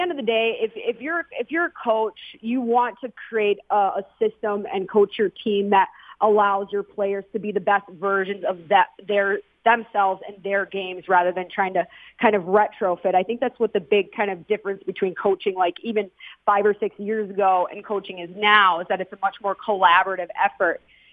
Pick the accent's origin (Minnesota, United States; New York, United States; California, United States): Minnesota, United States; And I'm from Minnesota, and I played on the East Coast in college.